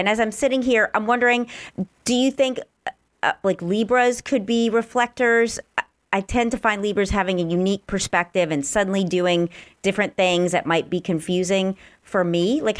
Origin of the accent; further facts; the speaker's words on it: New Orleans, Louisiana, United States; now in Los Angeles, United States; when I came to Los Angeles from New Orleans 5 years ago, I bought a ticket to come to Santa Monica. I did not tell any family member or friends in New Orleans.